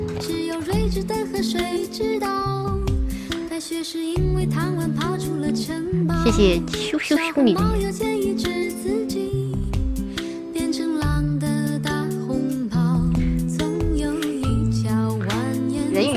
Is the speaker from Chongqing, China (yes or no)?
yes; Chongqing, China; 我是重庆人嘛，我们那边说话很多带儿化音的